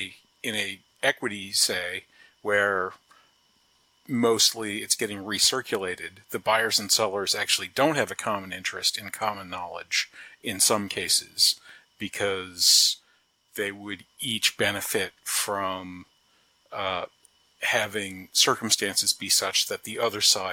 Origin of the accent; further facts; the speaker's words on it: Charlottesville, Virginia, United States; I was born and raised here in Charlottesville, Virginia, went to UVA